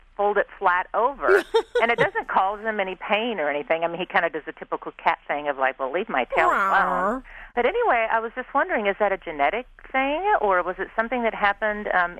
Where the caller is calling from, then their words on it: Fortuna, California, United States; I'm calling from Fortuna, California.